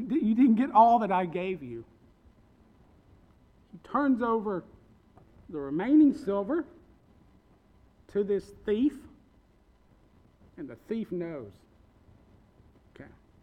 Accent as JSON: {"language": "English", "region": "Kentucky", "country": "United States", "said": "I was from West Kentucky"}